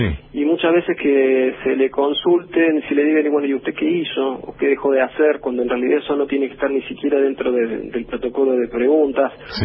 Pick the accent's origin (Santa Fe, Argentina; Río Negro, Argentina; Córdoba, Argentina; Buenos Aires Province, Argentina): Córdoba, Argentina; accent: Córdoba tonada; como nuestra tonada, se habrán dado cuenta.